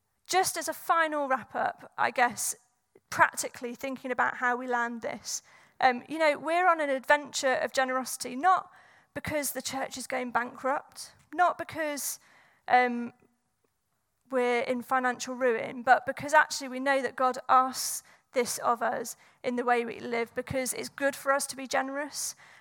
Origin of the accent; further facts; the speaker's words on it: Scotland, United Kingdom; I'm Scottish, but can be very careful. I think I can say that because I'm Scottish.